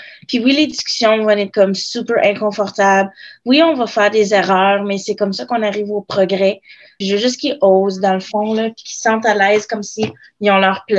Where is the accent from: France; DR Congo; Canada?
Canada; Ontario; surtout en tant que femme, surtout en tant que franco-ontarien